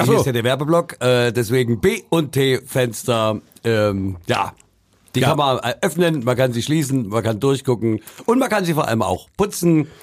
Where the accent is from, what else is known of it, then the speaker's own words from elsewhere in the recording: Leipzig, Saxony, Germany; Dahingehend als Leipziger sage ich